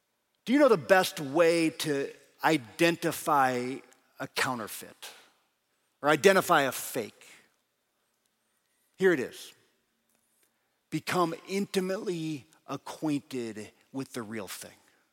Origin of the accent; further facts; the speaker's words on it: Lincoln, Nebraska, United States; Now, I am from Nebraska. And I speak as if I am from Nebraska.